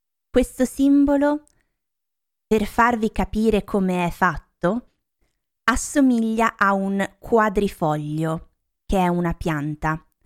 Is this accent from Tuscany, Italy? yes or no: no; Lombardy, Italy; Oggi parlo della mia regione d'origine, la Lombardia.